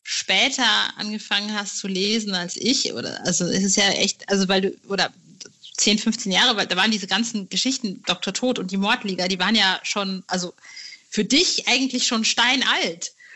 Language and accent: German; North Rhine-Westphalia, Germany; ich komme aus Ostwestfalen